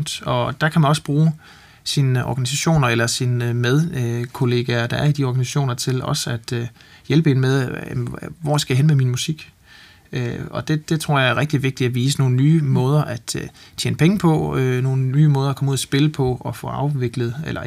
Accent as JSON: {"language": "Danish", "town": "Frederikshavn", "region": "North Denmark Region", "country": "Denmark", "lives_now": "Copenhagen, Denmark", "said": "Allerførst, jeg gjorde, da jeg flyttede til København fra Frederikshavn sin tid, det var at starte en komponistforening"}